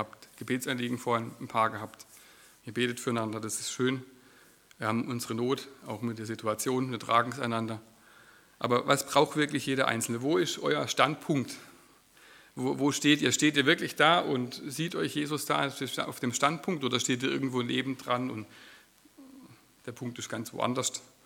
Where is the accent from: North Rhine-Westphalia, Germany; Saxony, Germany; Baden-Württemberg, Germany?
North Rhine-Westphalia, Germany; Aachen; Wir kommen aus Aachen, deswegen die halbe Stunde, und gehen dort in Sasbachried in eine Gemeinde. Das ist eine Brüdergemeinde, aus der Ecke kommen wir, genau.